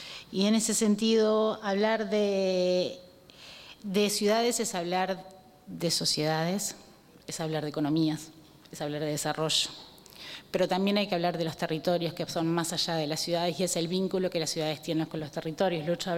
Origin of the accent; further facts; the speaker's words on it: Montevideo, Uruguay; soy vecina de Montevideo, de acá, de unas cuadras. Fui a la Escuela República Argentina, en Colonia y Cuareim. Hice toda mi formación escolar, secundaria y la universidad en Montevideo